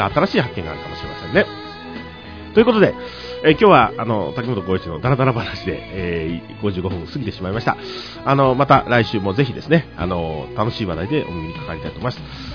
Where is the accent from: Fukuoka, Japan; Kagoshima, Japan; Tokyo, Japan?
Fukuoka, Japan; 先ほど私福岡出身という話をしましたけども、福岡の私の川にはですね、恩賀川水系なんですけども